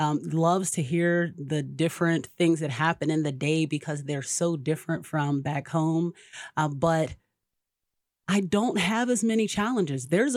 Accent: Pennsylvania, United States; also born or lived in Houston; Oh, I'm originally from Pennsylvania.

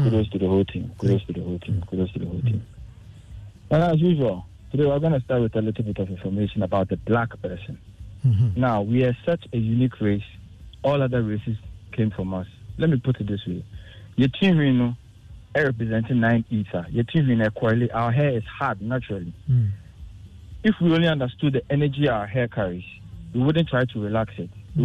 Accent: Ghana; Ghana. When I was growing up, Nana, there were traditional rights that you need to observe. Because I grew up in the Chimabwakwa area.

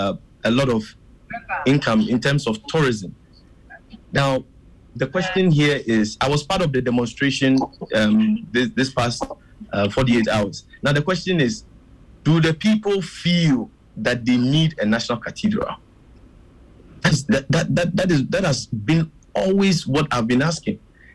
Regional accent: Ghana; So the question you asked, whether I feel proud as a Ghanaian in this moment, I'll tell you I've never felt proud about the way leadership has handled

